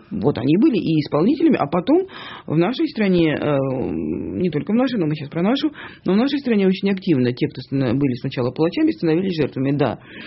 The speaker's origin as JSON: {"language": "Russian", "region": "Saint Petersburg", "country": "Russia", "tie": "born or raised there", "said": "Мой родной город, да. Вот. Родилась в Ленинграде."}